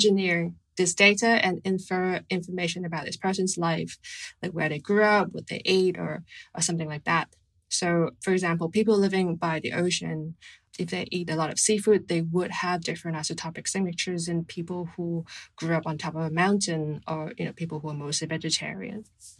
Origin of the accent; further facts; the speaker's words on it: Hong Kong; because I'm from Hong Kong